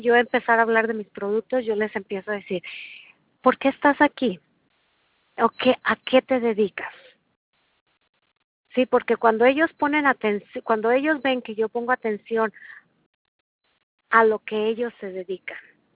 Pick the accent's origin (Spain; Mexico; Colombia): Mexico; Era venezolana, le digo, yo soy mexicana.